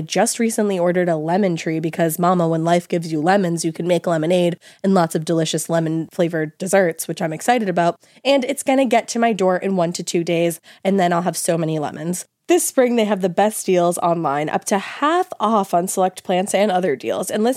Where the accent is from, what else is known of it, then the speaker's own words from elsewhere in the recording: Weatherford, Texas, United States; I'm from Weatherford, Texas. I'm 24 years old, and I'm a photographer.